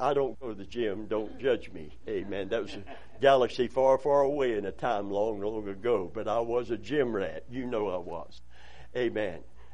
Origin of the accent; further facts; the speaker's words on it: Kentucky, United States; The cold, and I'm from Kentucky originally, and the cold, even in Kentucky, when there was a humidity, a low humidity, it doesn't hurt you as bad.